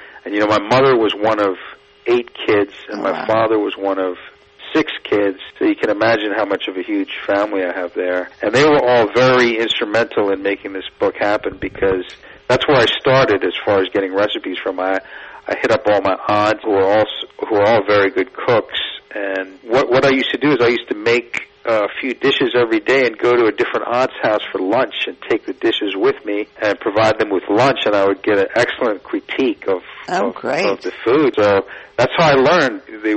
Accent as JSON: {"language": "English", "region": "East Coast", "country": "United States", "tie": "born or raised there", "also_born_or_lived": "Texas", "said": "I was born in Texas and pretty much raised on the East Coast."}